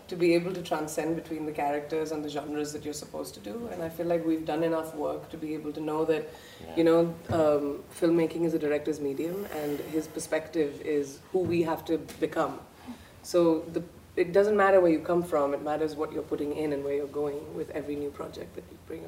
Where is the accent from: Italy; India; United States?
India; Like little things like that, growing up in India, like, when you read the book, you're just like, oh my God, I never think of it from this perspective.